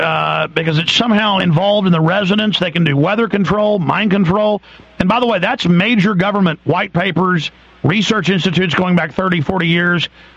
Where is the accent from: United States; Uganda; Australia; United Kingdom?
United States; We, I'm an American. It's my government. It's my military.